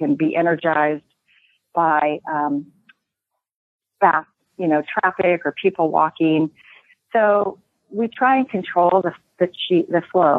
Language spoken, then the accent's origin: English; Marshall Islands; I grew up in the Marshall Islands, or I lived in the Marshall Islands as a teenager, and I was exposed to a lot of different cultures